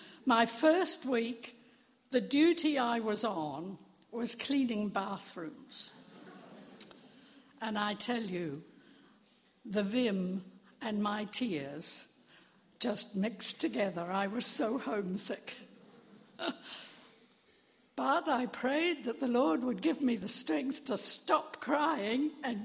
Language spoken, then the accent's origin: English; New Zealand; Down in the South Pacific, I grew up in New Zealand.